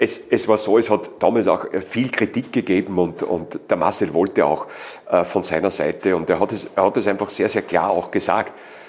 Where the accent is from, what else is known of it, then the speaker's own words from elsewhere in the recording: Upper Austria, Austria; now in Vienna, Austria; Ich habe eine schwere Zeit am Beginn gehabt als Oberösterreicher in Wien.